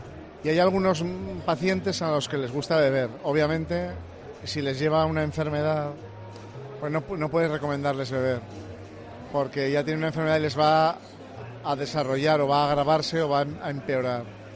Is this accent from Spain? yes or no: yes; Aragon, Spain; tienen lo que decimos en mi tierra, en Aragón, enjundia